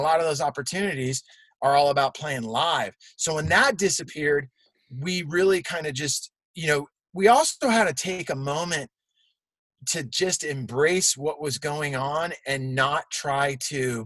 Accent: San Jose, California, United States; Cause you know, I grew up skateboarding in San Jose, California with Cab and Corey O'Brien, Gavin O'Brien

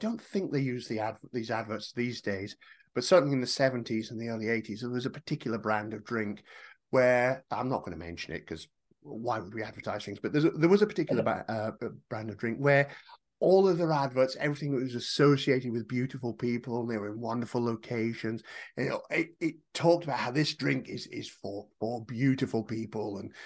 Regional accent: United Kingdom; Hey, I'm British.

